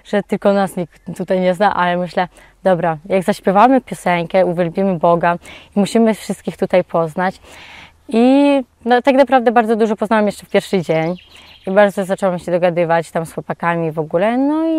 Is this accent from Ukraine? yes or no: yes; Ukraine; Polish is a second language; now in Poland; Na przykład też wyzywali przez to, że jestem z Ukrainy.